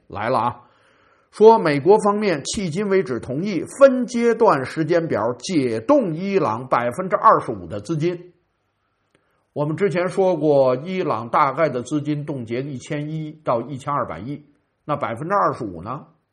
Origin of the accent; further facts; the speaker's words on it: Beijing, China; accent: Beijing; 用我们北京话说，连边都不挨着